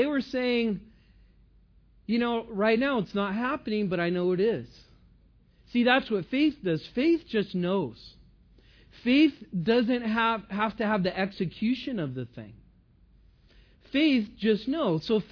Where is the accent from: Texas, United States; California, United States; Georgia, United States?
California, United States; And I am from California, so I can say that.